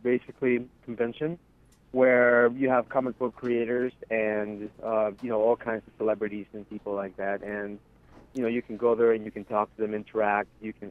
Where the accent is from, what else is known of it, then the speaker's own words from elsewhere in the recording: Phoenix, Arizona, United States; We're we're actually from Phoenix, Arizona, so we'll be driving over there Friday morning, and we'll be there at the party.